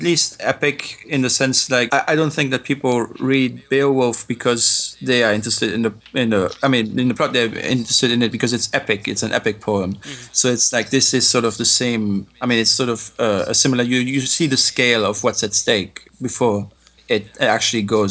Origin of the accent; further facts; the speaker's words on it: Belgium; English is a second language; I'm actually from Belgium, so that's why.